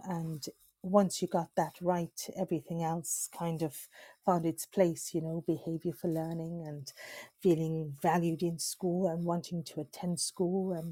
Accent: South Africa; now in Watford, United Kingdom; in apartheid South Africa. So, you know, for me, there was no equity and very limited opportunity as a South African Indian.

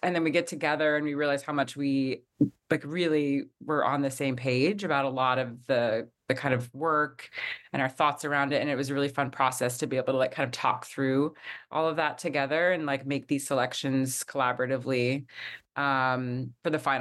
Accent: Tulsa, Oklahoma, United States; I'm from Tulsa originally, and I came back

